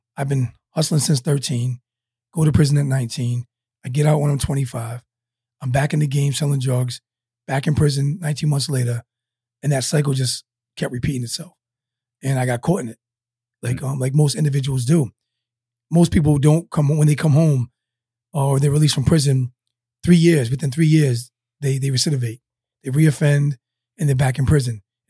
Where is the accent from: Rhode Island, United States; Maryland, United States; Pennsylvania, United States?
Rhode Island, United States; Newport; Born and raised middle class in Newport, Rhode Island. If anybody doesn't know, Newport is the smallest city in the smallest state in the Union, Rhode Island.